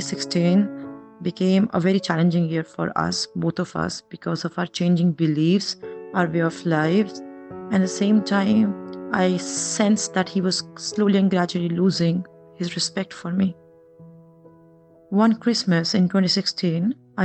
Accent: India; As an Indian woman, we are taught to respect our partners, love them, give ourselves to them.

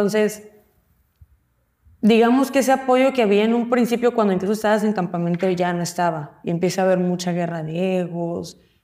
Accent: Mexico; now in United States; Y como buena mexicana, como vamos, me pegaste, pego, ¿sí? Porque ya en Estados Unidos como que no me pegues, bájale. En mexicano es como, me pegas, te pego. Uh-huh. Así somos.

